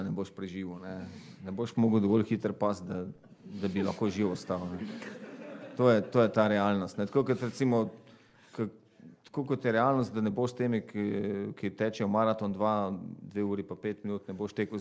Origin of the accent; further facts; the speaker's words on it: Maribor, Drava, Slovenia; born there; now in Ljubljana, Slovenia; jaz sem se rodil v Mariboru, v Ljubljani živim.